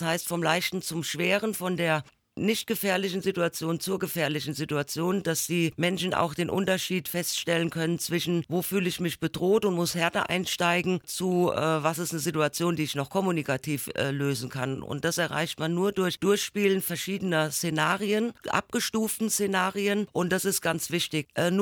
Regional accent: Rhineland-Palatinate, Germany; ich komme aus Rheinland-Pfalz

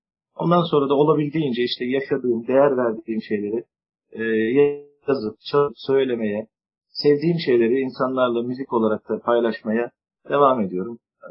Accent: Istanbul, Turkey; Baba tarafı Arnavut, Selanik Arnavutu olan bir aileden. 8 kuşak, 9 kuşak İstanbullu olarak burada doğdum. İlk ortaokulu bulunduğum yerde Göztepe'de okudum.

